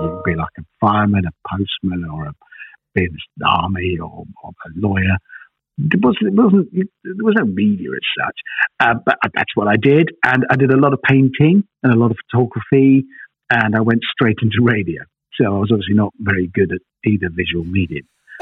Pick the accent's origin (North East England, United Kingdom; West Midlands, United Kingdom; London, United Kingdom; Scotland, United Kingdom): West Midlands, United Kingdom; Shirley; I was raised in Birmingham, in sort of suburbia, on the outskirts of Birmingham, a place called Shirley.